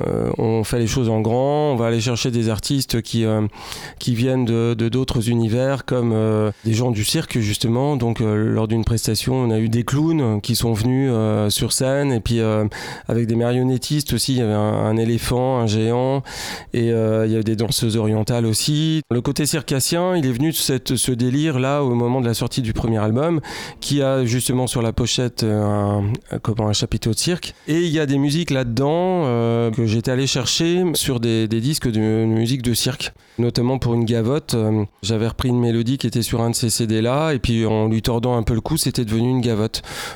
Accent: Rennes, Brittany, France; étant de Haute-Bretagne, donc de la partie est de la Bretagne, on vient de Rennes spécifiquement

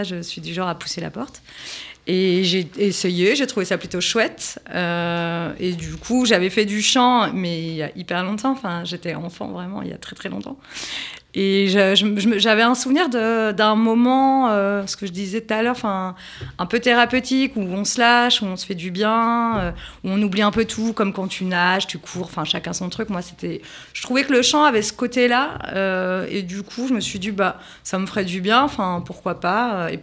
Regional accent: Paris, Île-de-France, France; Je viens de Paris, c'est pas les mêmes prix.

